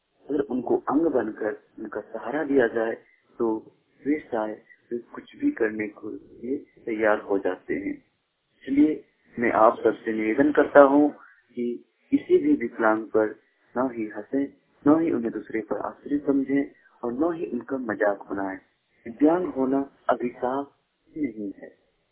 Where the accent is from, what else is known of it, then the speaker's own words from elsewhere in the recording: Boria, Jharkhand, India; मैं ग्राम बोरिया, पोस्ट बोरिया, थाना रामगढ़, जिला दुमका, झारखंड का निवासी हूँ।